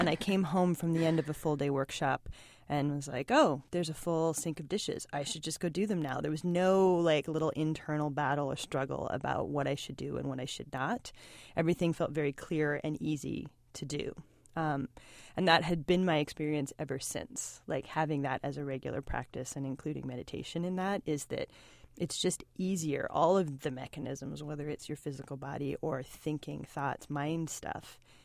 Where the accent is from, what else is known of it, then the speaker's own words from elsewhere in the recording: Oregon, United States; And I grew up in Oregon, so I had known about yoga even from younger than